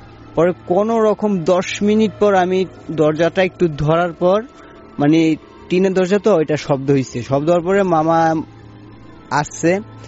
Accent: Daudkandi, Chittagong Division, Bangladesh; আমার গ্রামের বাড়ি দাউদকান্দিতে, মানে কুমিল্লাতে, আর আমার নানুর বাড়ি হচ্ছে চট্টগ্রাম।

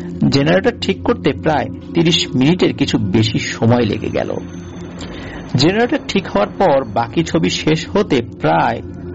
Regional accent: Gazaria, Dhaka Division, Bangladesh; আমার বাড়ি মুন্সিগঞ্জ জেলার গজারিয়া উপজেলায়।

